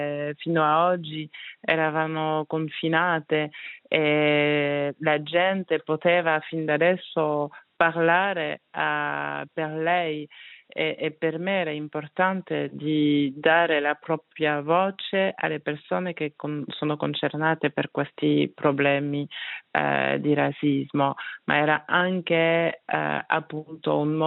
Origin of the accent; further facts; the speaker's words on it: Switzerland; la mia cultura è proprio svizzera, nel senso che sono nata in Svizzera, la mia madre è svizzera tedesca